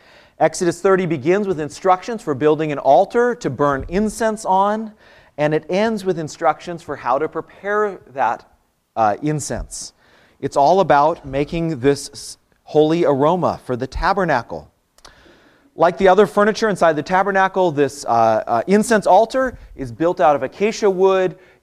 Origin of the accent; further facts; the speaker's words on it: Whidbey Island, Washington, United States; When I was growing up on Whidbey, there was a shop called the Christmas House that sold Christmas decorations year-round.